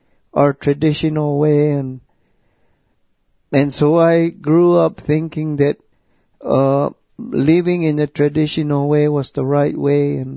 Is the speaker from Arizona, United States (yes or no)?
yes; Kykotsmovi, Arizona, United States; born there; I was born on the Hopi Reservation, Kekotsmovi, Arizona, and I belong to the Bear Clan.